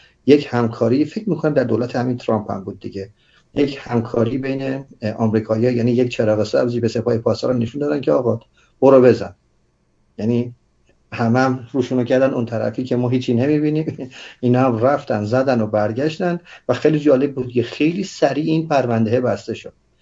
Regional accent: Iran; من هم به عنوان یک ایرانی واقعا باعث سرفکندگی سرشکستگیه

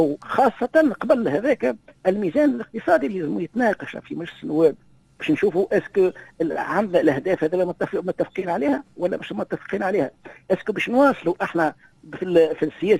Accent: Tunisia; احنا اللي يهمنا اكثر شيء كتونسيين كمواطنين يهمنا الأسعار

